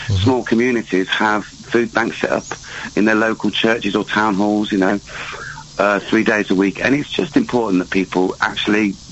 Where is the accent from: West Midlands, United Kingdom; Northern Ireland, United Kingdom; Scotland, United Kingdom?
West Midlands, United Kingdom; Worcester; I think I've got a gig on the 28th in Worcester, my hometown.